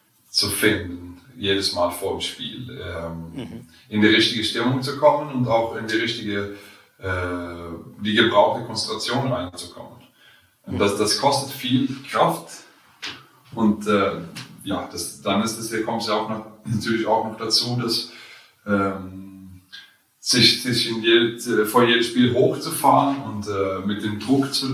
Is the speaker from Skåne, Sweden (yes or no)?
no; Karlskrona, Blekinge, Sweden; German is a second language; Da, wo ich herkomme, Karlskrona heißt es. Und da gehen wir zurück.